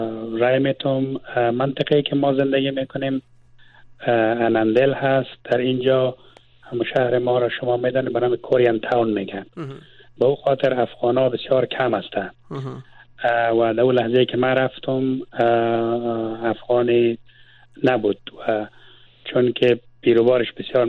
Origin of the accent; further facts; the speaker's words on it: Mazar-i-Sharif, Balkh, Afghanistan; moved away; من از افغانستان بر آمدم، در مزار بودم اونجا زبانه.